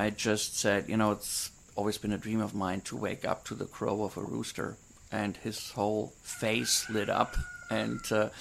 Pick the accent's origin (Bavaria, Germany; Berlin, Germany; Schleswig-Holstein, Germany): Bavaria, Germany; I mean, you know, I grew up in Germany, in Bavaria, and I would spend a lot of time on farms.